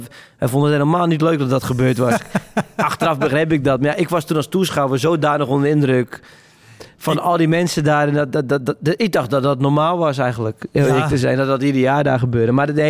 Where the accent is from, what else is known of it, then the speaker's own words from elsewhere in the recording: Hoorn, North Holland, Netherlands; Dat is vlakbij Horen, waar ik vandaan kwam.